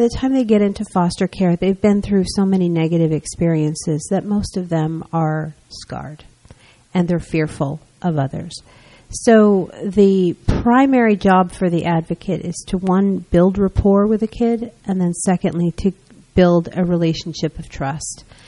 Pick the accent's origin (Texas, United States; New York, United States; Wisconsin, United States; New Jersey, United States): New Jersey, United States; also born or lived in Florida; I started in Florida, and then I'm originally from New Jersey, and when I moved back in 2006, they had a new CASA program in Somerset, Hunterdon, and Warren